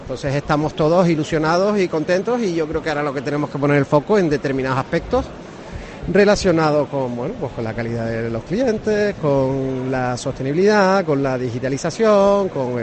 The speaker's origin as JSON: {"language": "Spanish", "region": "Canary Islands", "country": "Spain", "said": "los canarios y las vacaciones que los canarios compramos"}